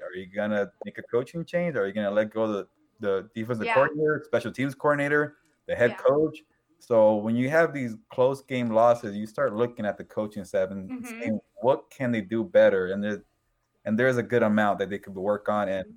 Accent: Los Angeles, California, United States; I grew up in Los Angeles though. So when they told me there was a position to be the full-time beat writer, the number one guy, going back home, I was like, okay, I'll jump on that.

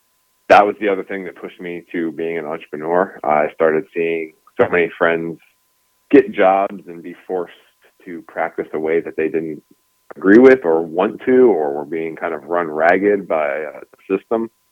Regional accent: Pennsylvania, United States; I grew up in a very small town, central PA.

